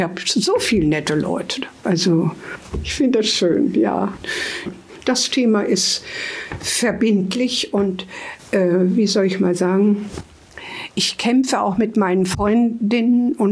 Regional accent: Hameln, Lower Saxony, Germany; wir sind ja aus Hameln und in Hameln hatte Mutti, da haben wir auch in so einer schönen, ruhigen Straße gewohnt

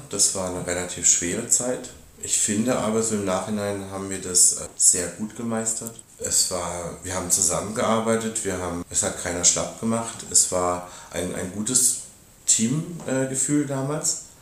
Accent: Lörrach, Baden-Württemberg, Germany; born there; ich bin gebürtig tatsächlich hier aus Lörrach, nicht unbedingt aufgewachsen hier, aber seit meinem 15. Lebensjahr dann wieder hier verankert, hier zur Schule gegangen, meine Ausbildung später als Krankenpfleger gemacht und dann im Pflegeheim gelandet. Wohne jetzt allerdings in Efringkirchen, weil mich hat es wieder aufs Ländliche rausgezogen.

